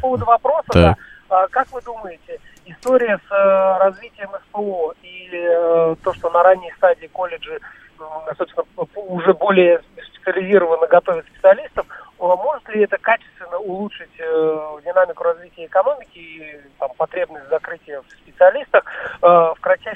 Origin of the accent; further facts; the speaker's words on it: Tajikistan; Я вырос в Республике Таджикистан, родился в СССР